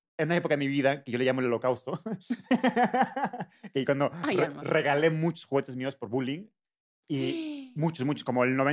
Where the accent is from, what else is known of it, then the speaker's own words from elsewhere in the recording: Querétaro, Mexico; La verdad es que estuvo padre mi infancia, porque como en Querétaro era un pueblo, no había mucha, no era una ciudad como ahorita